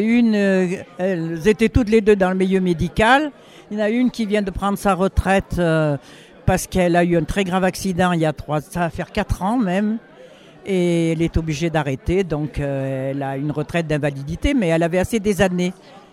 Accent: Alboussière, Auvergne-Rhône-Alpes, France; je venais de l'Ardèche. D'Alboussière, c'est pas loin, quoi.

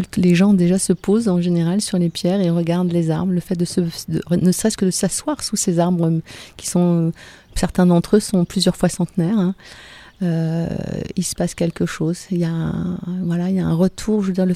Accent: Auvergne-Rhône-Alpes, France; Moi je viens de la Savoie

